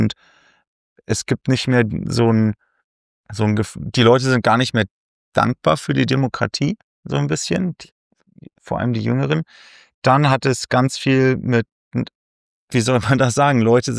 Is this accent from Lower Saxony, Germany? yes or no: yes; Göttingen, Lower Saxony, Germany; Wir kommen ja eigentlich alle aus Göttingen. Das war ein sehr behüteter Raum, was Rechtsextremismus angeht. Ich bin aufgewachsen mit bunten Haaren und sonst was als Jugendlicher